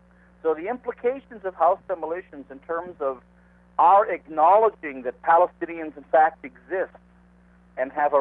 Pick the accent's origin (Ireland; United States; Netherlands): United States; Minnesota; moved away as an adult; now in Israel; Well, I grew up, as you can hear, not in Israel. I grew up in the States, in Minnesota. But I've been here for about 30 years now.